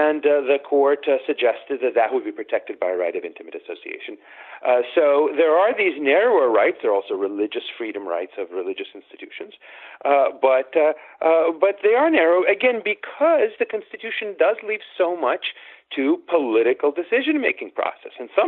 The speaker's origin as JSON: {"language": "English", "region": "Kyiv", "country": "Ukraine", "tie": "born there", "first_language": "ru", "second_language": "English", "said": "So I was born in Kiev, which was then in the Soviet Union, but really what it was in the Russian Empire."}